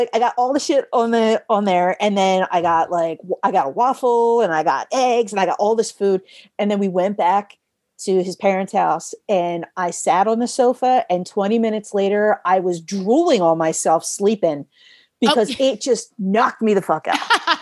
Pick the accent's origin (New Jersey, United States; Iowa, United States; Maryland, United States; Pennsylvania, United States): Pennsylvania, United States; Philadelphia; I'm originally from Philly